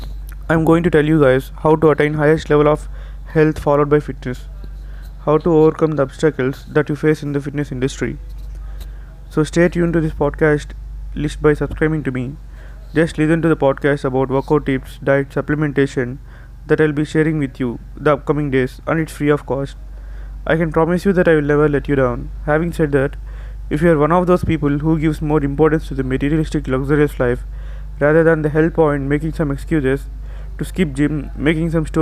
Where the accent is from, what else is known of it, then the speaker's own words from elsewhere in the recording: India; I am from India.